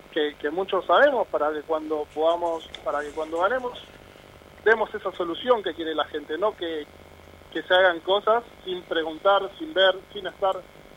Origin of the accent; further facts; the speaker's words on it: Fiorito, Buenos Aires Province, Argentina; soy un pibe de Fiorito que nació acá, que vive acá